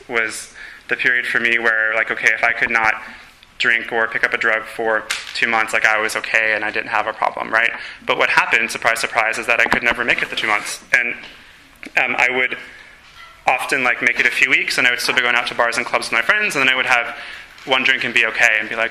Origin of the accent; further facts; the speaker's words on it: Chicago, Illinois, United States; moved away as an adult; also born or lived in Milwaukee; I'm from Chicago originally. I moved up to Milwaukee to go to college, and my alcoholism progressed up a notch.